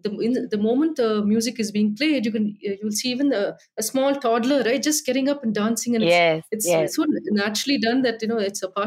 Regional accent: Zambia; because I grew up also in Zambia where, again, it's outside of India, right?

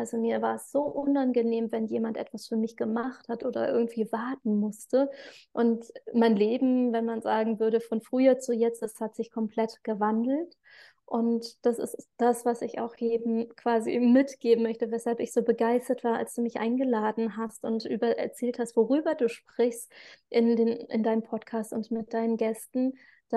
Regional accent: Rhineland, Germany; Vielleicht für diejenigen, die es wichtig finden, woher komme ich? Ursprünglich aus dem Rheinland

